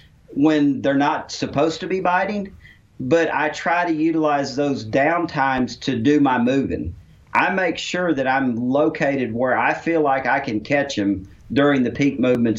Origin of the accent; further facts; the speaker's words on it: Missouri, United States; growing up in the Ozarks, Grand, Table Rock, Lake of the Ozarks